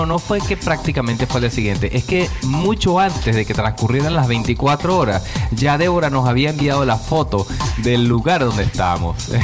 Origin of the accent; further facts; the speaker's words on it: Venezuela; Bueno, le llegó el turno a la gente de Venezuela. Yo soy venezolano